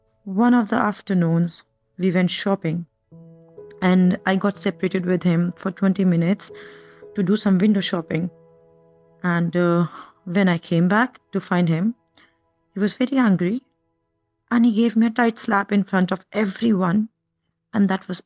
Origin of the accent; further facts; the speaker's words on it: India; As an Indian woman, we are taught to respect our partners, love them, give ourselves to them.